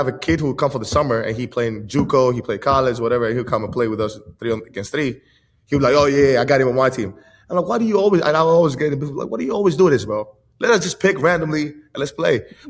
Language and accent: English; Greece; Even though I was born and raised in Greece, went to a Greek school, had all the criteria, everything.